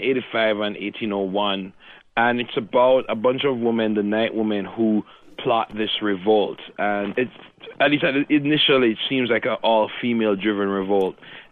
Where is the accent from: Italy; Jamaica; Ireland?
Jamaica; moved away as an adult; now in Minneapolis, United States; Yeah, I grew up in Jamaica. I was born there. I was born in Jamaica in 1970, and I've lived there most of my life. I've been living in Minneapolis now since 2007. But that's where I'm from